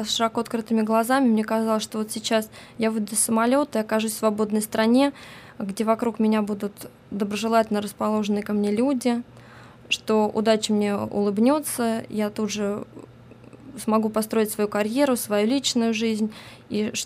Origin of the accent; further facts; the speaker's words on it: Minsk, Belarus; now in United States; Я приехала несколько лет назад из Белоруссии. Я жила в Минске со своей семьей.